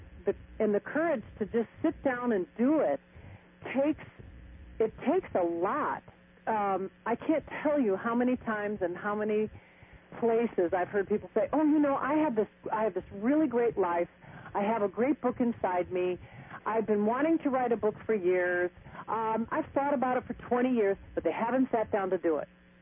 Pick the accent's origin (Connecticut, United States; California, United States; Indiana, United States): Indiana, United States; La Porte; And I grew up in La Porte, Indiana, and South Bend is where Notre Dame is.